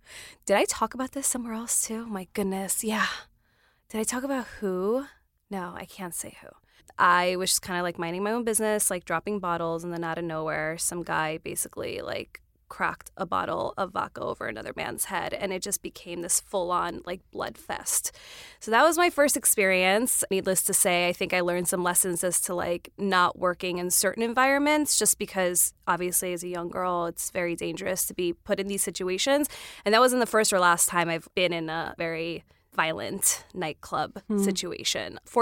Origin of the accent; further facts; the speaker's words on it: Queens, New York, United States; So I moved to the city when I was 17. I'm from Queens originally.